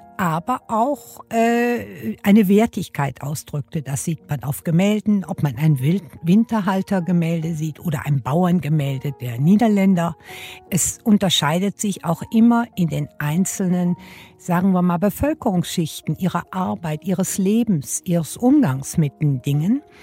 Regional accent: Düsseldorf, North Rhine-Westphalia, Germany; born there; Ich bin in Düsseldorf geboren und zwar an der berühmten Königsallee.

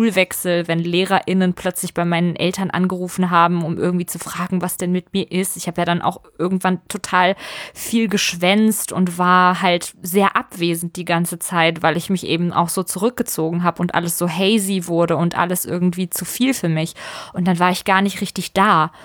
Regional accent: Kassel, Hesse, Germany; ich bin groß geworden in der Vorstadt von Kassel, ist kein Dorf in dem Sinne, ist halt eine Kleinstadt, aber trotzdem ist es wie ein Dorf

